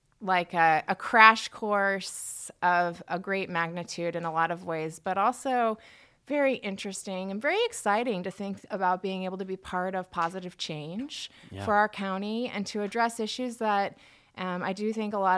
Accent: St. Louis, Missouri, United States; I'm from St. Louis, Missouri, but I've definitely grown up almost like an Army brat. My father worked for McDonnell Douglas. We traveled all over the country.

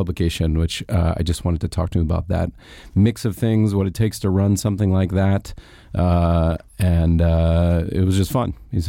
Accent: Atlanta, Georgia, United States; The Atlanta Chiefs. I grew up in Atlanta.

